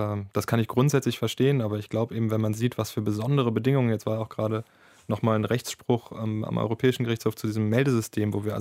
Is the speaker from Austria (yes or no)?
no; Dormagen, North Rhine-Westphalia, Germany; Mannschaftskollegen, mit denen ich schon aufgewachsen bin in Dormagen.